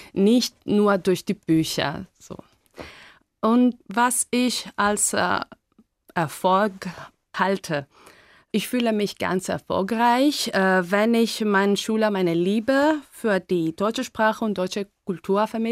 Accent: Athens, Attica, Greece; born there; German is a second language; ich komme aus Griechenland. Ich bin in Athen geboren im Jahr 1975

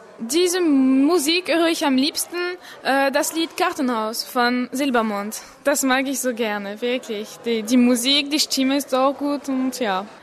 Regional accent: Vitré, Brittany, France; German is a second language; Ich bin aus Vitré in einer kleinen Stadt in Frankreich und ich bin im Jahre 1992 geboren.

